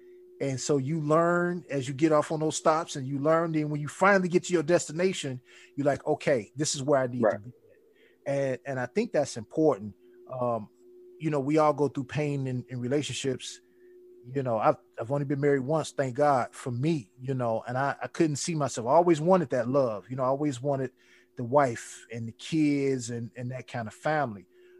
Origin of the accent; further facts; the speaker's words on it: Chicago, Illinois, United States; you know, especially growing up in Chicago, you really had to be on your toes about things